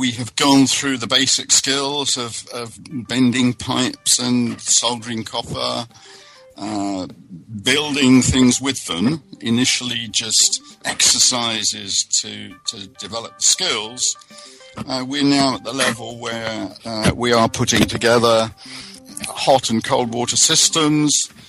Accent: London, United Kingdom; I'm originally from London.

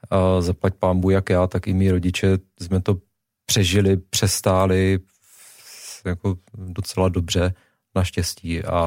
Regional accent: Zlín, Zlín Region, Czechia; Já jsem ze Zlína.

